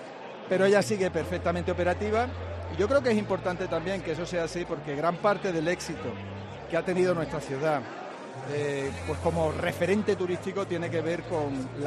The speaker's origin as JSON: {"language": "Spanish", "country": "Spain", "said": "los españoles como españoles nos perjudicamos a nosotros mismos"}